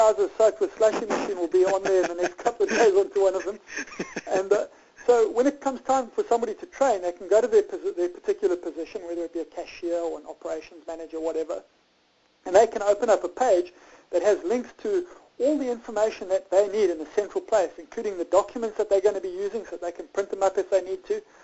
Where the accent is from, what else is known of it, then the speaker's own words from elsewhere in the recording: South Africa; moved away as an adult; now in Northern Ireland, United Kingdom; I'm in Northern Ireland. I'm a South African entrepreneur. I moved to Northern Ireland about 4 or 5 months ago to take a semi-retirement.